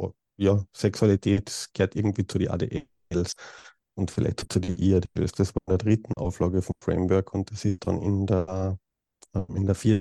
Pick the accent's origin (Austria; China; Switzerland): Austria; ich bin aus Österreich